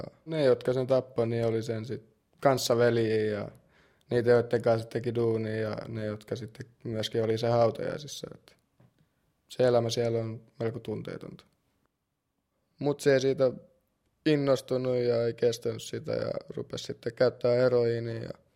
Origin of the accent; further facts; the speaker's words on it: Russia; Mä olen lähtöisin Venäjältä ja mun isä oli mafiassa ja äiti oli normaali venäläinen nainen.